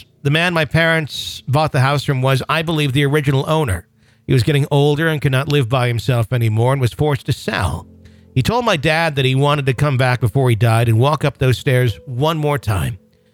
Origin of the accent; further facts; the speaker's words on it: Rienzi, Mississippi, United States; And we've talked about this place on the air many a times, Ryanzi Cemetery in my hometown.